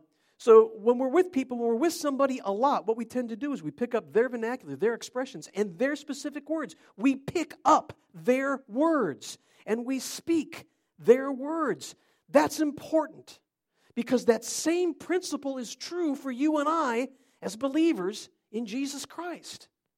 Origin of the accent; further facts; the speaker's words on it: Cleveland, Ohio, United States; we grew up in Cleveland, and in Cleveland, you say it